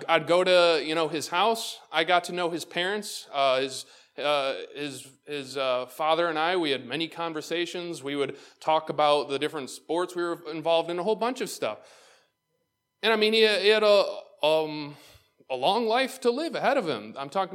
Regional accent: Waterport, New York, United States; also born or lived in Lyndonville; that grew up in Waterport, Brockport's like the other side of the state. And so no one knows me from growing up in Lynnonville and Waterport, Albion area here.

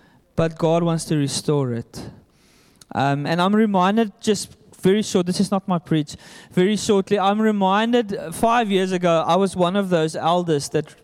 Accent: Bonnievale, Western Cape, South Africa; I'm from Bonnievale

